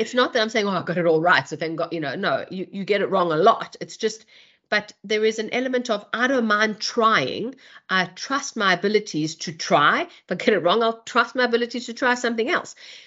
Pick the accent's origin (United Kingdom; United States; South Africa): South Africa; when I came from South Africa